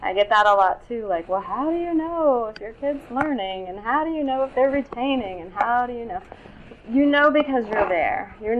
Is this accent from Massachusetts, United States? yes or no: no; Florida, United States; I grew up in Florida, so you could go to the beach at any time